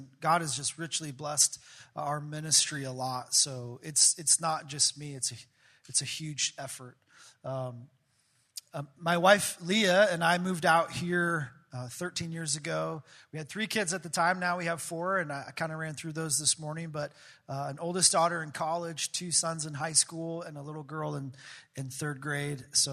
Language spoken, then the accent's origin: English; Midwest, United States; I came out from the Midwest to go to TMS and didn't intend on, you know, wasn't in the plan or on our bingo card to stay here